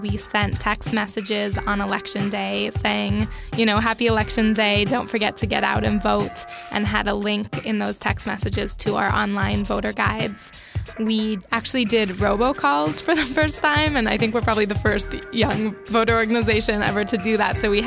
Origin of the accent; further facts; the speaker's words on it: Oakland, California, United States; I grew up in Oakland